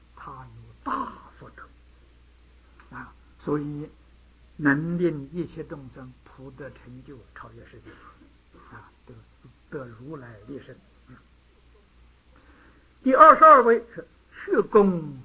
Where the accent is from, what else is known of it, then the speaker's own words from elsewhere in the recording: China; 这个我们中国人叫大鹏金之鸟啊